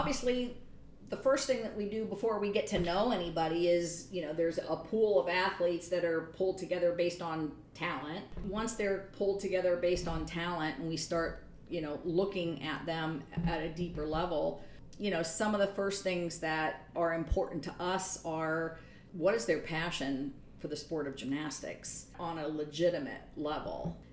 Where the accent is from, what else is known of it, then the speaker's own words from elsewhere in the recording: Saline, Michigan, United States; She grew up in my hometown of Saline.